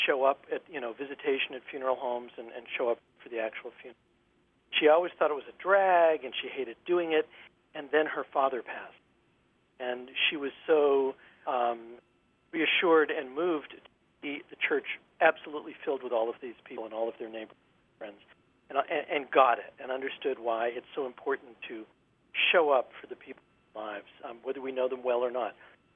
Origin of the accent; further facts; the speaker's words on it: Boston, Massachusetts, United States; I grew up in Boston, which is one of the most vibrant cities in America for radio.